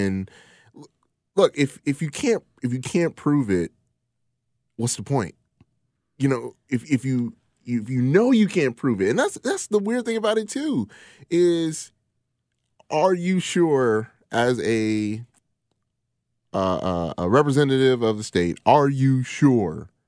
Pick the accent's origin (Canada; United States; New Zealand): United States; Me being an American black man